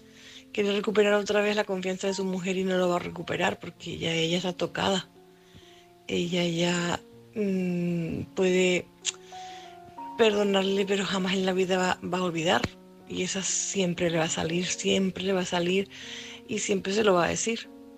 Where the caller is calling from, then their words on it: Tenerife, Canary Islands, Spain; corresponsal de Tenerife.